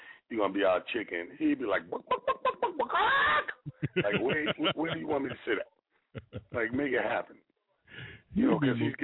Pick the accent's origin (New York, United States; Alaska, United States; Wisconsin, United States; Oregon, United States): New York, United States; Mount Vernon; right here in my hometown, Money Earning, Mount Vernon.